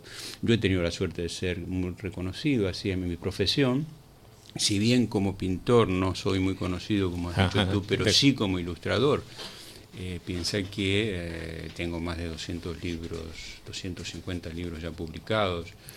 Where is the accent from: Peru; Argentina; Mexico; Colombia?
Argentina; Buenos Aires; accent: porteño; now in Spain; yo puedo seguir con mi acento porteño, pero me siento totalmente integrado a lo que es Cataluña.